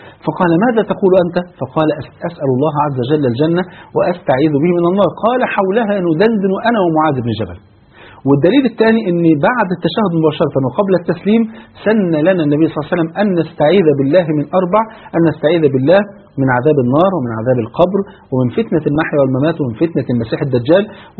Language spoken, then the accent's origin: Arabic; Egypt; عندنا في مصر يقولوا مثل غني الدنيا غني الآخر